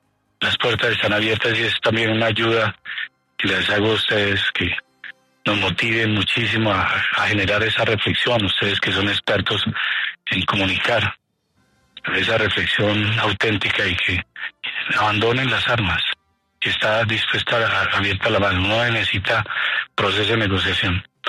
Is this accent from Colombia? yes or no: yes; Colombia; yo soy colombiano, dispuesto a entregar absolutamente todo